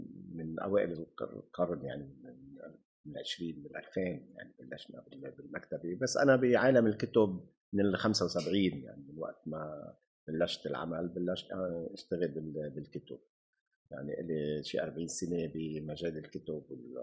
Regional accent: Bourj Hammoud, Mount Lebanon, Lebanon; ونحن خلقنا وتربينا ببيروت. أنا كنت موجود بمنطقة شعبية، خلقت بمنطقة شعبية اسمها برج حمود.

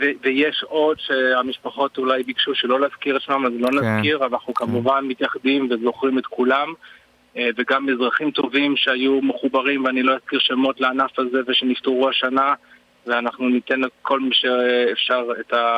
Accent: Jerusalem, Jerusalem District, Israel; אנחנו ירושלמים

